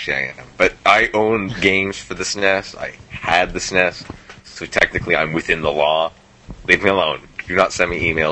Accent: Canada; I'm Canadian, so it's Zed Sness. Zed.

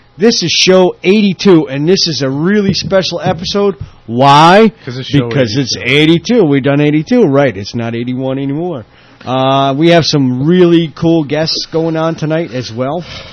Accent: Pennsylvania, United States; We're from Pennsylvania.

